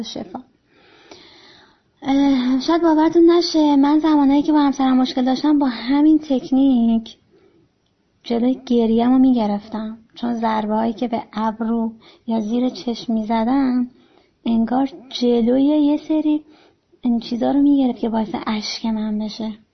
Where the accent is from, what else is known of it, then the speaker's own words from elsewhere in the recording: Iran; ما ایرانی هستیم